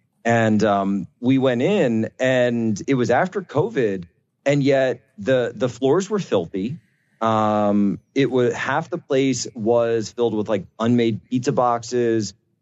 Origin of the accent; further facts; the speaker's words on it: Philadelphia, Pennsylvania, United States; when I was growing up in the Philadelphia area, you could go right down to the corner and you'd see all your friends there.